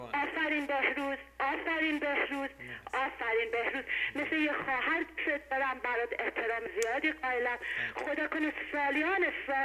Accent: Iran

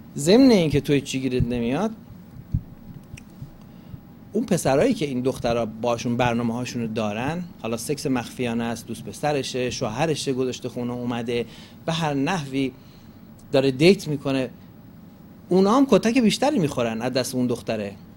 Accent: Gilan, Iran; گیلکیش میشه لل، نمیدونم فارسیش میشه چی، من چون گیلکم

